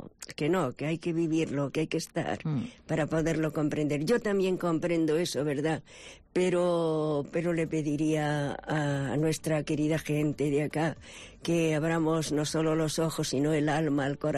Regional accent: Galicia, Spain; now in Paraguay; Sí, soy gallega.

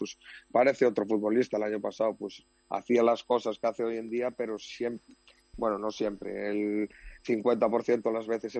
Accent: Moaña, Galicia, Spain; En Moaña, sí, en mi pueblo, en Moaña, sí.

